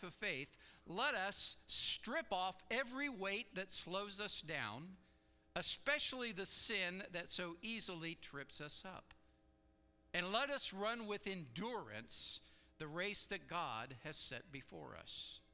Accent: Ohio, United States; By the way, I grew up in Ohio.

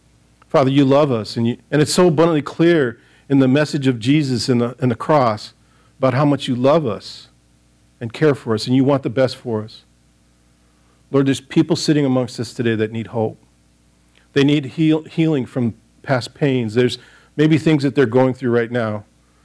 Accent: Michigan, United States; I tell people it's a suburb of, and typically, since I'm from Michigan, I usually start pointing at my hand.

